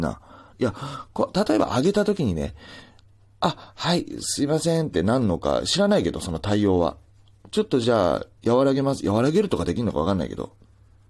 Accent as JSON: {"language": "Japanese", "region": "Nagasaki", "country": "Japan", "said": "小さい頃からもう九州男児ですよ。長崎出身ですからね。"}